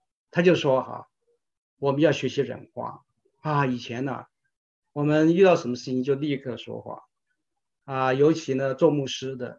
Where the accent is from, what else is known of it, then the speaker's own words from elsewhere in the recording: Guangdong, China; 我是广东人嘛，我的师母是湖南人啊。我们刚结婚的时候，你都知道湖南人的菜和客家人的菜啊，我是广东客家人